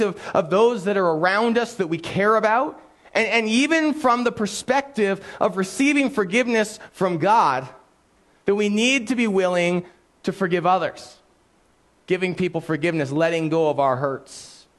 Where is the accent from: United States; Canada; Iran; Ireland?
Canada